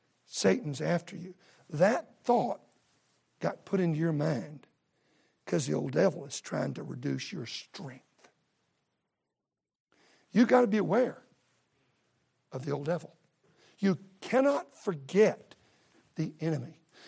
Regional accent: Texas, United States; I'm from Texas. I don't eat snails.

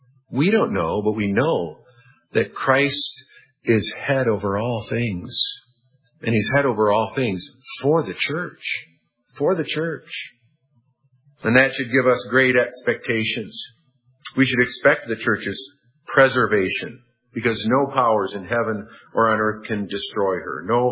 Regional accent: United States; Maybe it's because I'm an American, but I was disappointed at the outcome of the elections this past week

